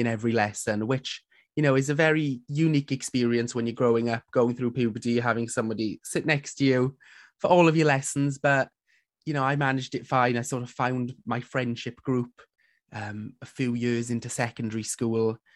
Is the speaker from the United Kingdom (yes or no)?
yes; Port Talbot, Wales, United Kingdom; And I'm from Port Talbot, which is South Wales, so my university was about 40 minutes down the road